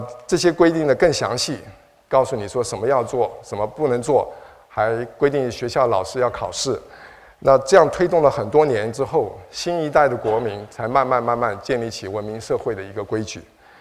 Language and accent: Chinese; Taiwan; 我从小是在台湾长大，